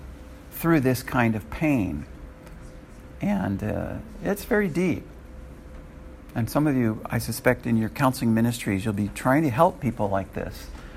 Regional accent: California, United States; not just because I come from California

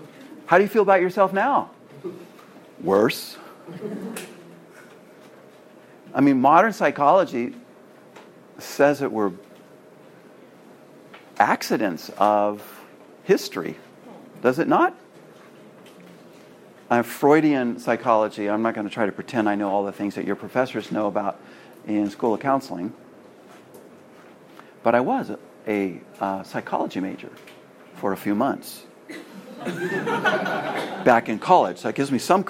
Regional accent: California, United States; Some years ago, I was in my home state of California going to the Space and Science Center

